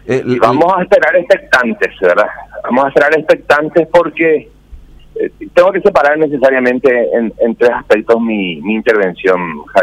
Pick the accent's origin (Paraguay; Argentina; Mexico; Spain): Paraguay; nosotros somos una, los paraguayos en general somos una sociedad machista, conservadora, patriarcal